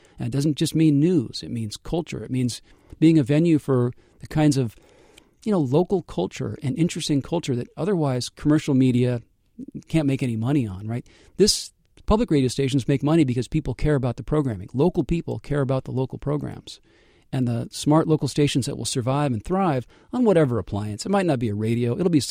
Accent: Northwest, United States; I grew up in the Northwest.

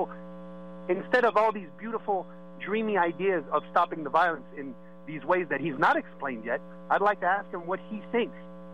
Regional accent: Paris, Île-de-France, France; I'm from Paris. I have many people affected by what happened.

